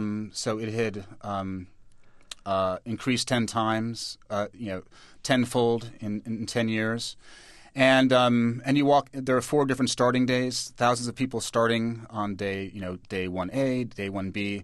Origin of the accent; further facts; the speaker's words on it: New York, United States; I think maybe just growing up in New York in terrible 1970s New York that was dirty, covered in graffiti, garbage strewn everywhere